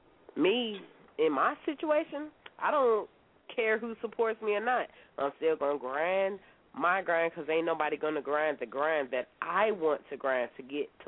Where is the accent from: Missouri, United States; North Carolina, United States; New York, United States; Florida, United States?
Missouri, United States; St. Louis; I'm from St. Louis out here. That's that Midwest to the East Coast.